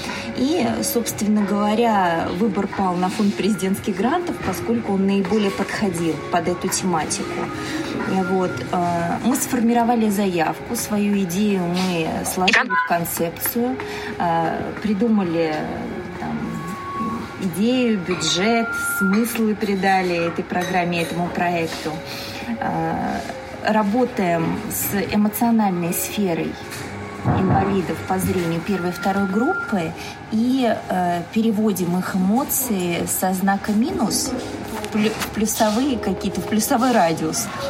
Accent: Volokolamsk, Moscow Oblast, Russia; поскольку мы сами коренные жители, мы сами из Волоколамска, мы незрячих людей видели в нашем городе постоянно

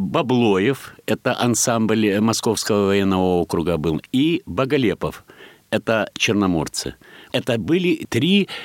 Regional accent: Ukraine; родом я с Украины. Я люблю эту страну, я люблю эту солнечную, прекрасную, теплую страну, потому что это моя родина, там мои все корни.

